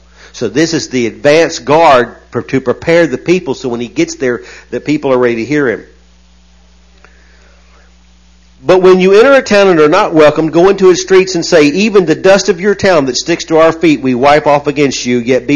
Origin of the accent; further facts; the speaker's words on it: the South, United States; Hey, look, I grew up in the South, y'all.